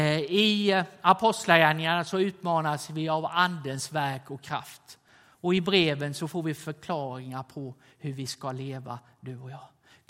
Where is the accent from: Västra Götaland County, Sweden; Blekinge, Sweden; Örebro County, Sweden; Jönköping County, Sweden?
Jönköping County, Sweden; Jönköping; jag var i Stora missionshuset i Jönköping. I församlingen där jag växte upp och fanns.